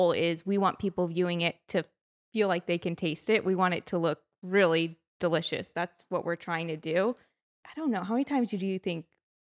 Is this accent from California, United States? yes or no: yes; Carmel by the Sea, California, United States; We grew up in Carmel by the Sea, California, and that's where we do a lot of our filming and our footage